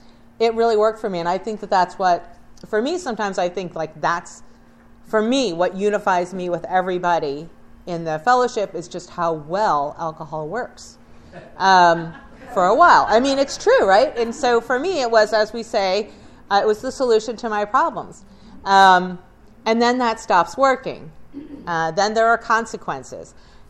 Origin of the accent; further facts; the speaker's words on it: New Jersey, United States; now in Buffalo, United States; But I grew up in New Jersey in a big old family, and it was a wonderful family.